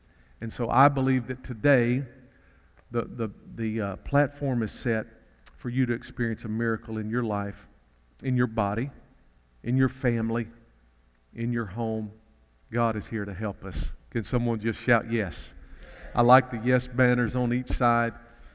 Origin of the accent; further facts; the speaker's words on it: Mississippi, United States; also born or lived in Tennessee; now in Dallas, United States; I live in Dallas, Texas right now, but I was born in Tennessee to the home of an evangelist. My mom and dad were traveling the country preaching when I was born. Settled in Mississippi when I was 18 months old